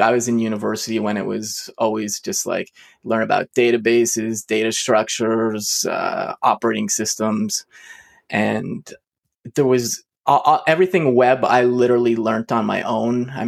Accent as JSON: {"language": "English", "town": "Montreal", "region": "Quebec", "country": "Canada", "said": "But if you're in Quebec, you typically need to do these, which is where I'm from. I'm from Montreal."}